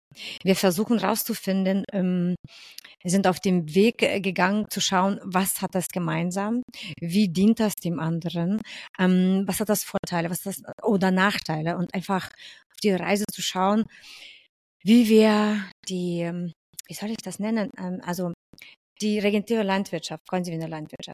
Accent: Lithuania; now in Germany; Ich komme aus Litauen. Und seit 26 Jahren lebe ich in Deutschland.

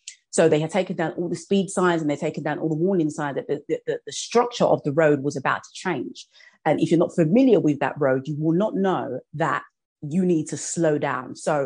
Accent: United Kingdom; moved away as an adult; now in United States; I'm from the United Kingdom. And after I'd finished my undergraduate degree, I relocated to Atlanta, Georgia to study, to pursue an MBA.

